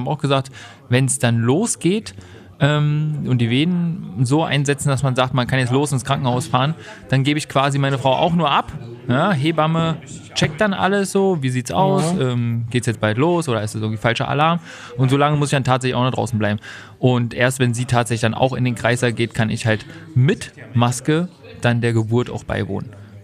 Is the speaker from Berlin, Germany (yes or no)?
yes; Berlin, Germany; Und das kennt man als Berliner halt überhaupt nicht.